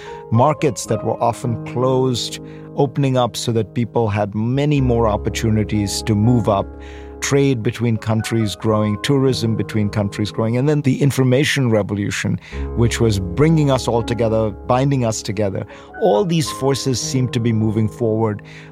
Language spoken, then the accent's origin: English; India; I grew up in India in the 70s.